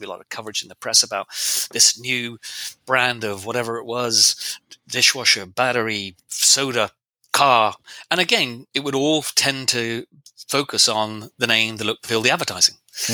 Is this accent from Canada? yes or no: no; England, United Kingdom; You know, I'm English. I'm British. We are so polite.